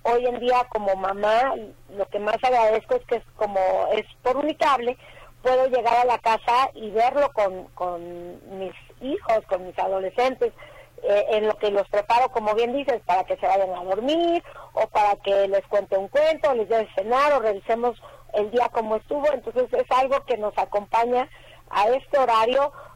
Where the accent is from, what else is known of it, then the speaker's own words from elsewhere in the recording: Acapulco, Guerrero, Mexico; Que yo soy de Acapulco, yo soy guerrerense, sí.